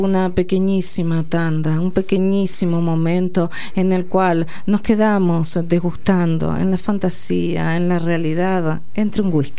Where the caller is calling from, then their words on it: San Nicolás, Buenos Aires Province, Argentina; de San Nicolás.